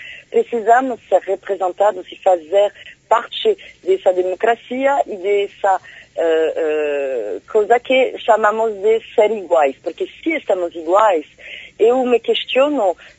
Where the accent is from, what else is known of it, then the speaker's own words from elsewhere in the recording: France; Portuguese is a second language; now in Brazil; eu, como negra, como francesa